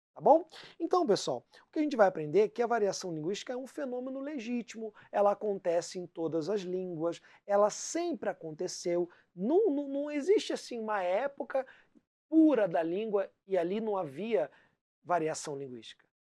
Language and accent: Portuguese; Rio de Janeiro, Brazil; eu sou carioca